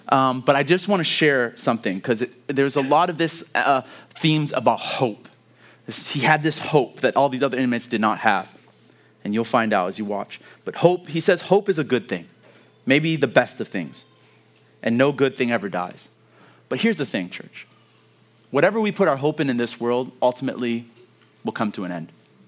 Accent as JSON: {"language": "English", "country": "Kenya", "tie": "born there", "said": "I was born in Kenya. My parents are originally from Rwanda, but I was born in Kenya."}